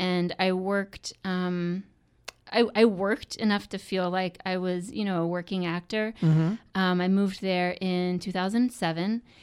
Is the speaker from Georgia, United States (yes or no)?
no; Dallas, Texas, United States; also born or lived in Houston, United States / San Francisco, United States / New York, United States; I grew up in Dallas. I went to college in Houston and then was in San Francisco and New York before coming back to Texas.